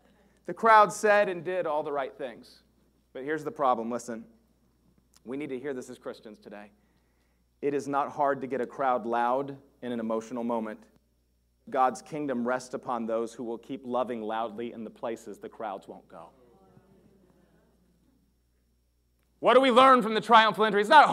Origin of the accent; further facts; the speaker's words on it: the South, United States; Now listen, y'all, I grew up in the South.